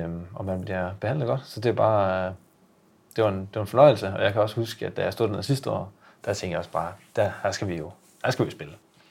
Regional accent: Silkeborg, Central Denmark Region, Denmark; Og som sagt er vi jo fra Silkeborg.

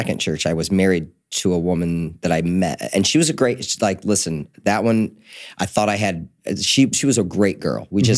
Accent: Dryden, New York, United States; I said Ithaca is where my dad's church was, but I grew up in Dryden, which is a really small town.

